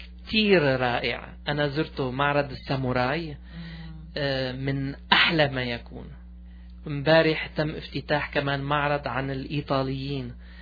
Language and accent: Arabic; Aleppo, Aleppo Governorate, Syria; now in Quebec, Canada; سألتني أهلتي أنت منين، قلت لها أنا من حلب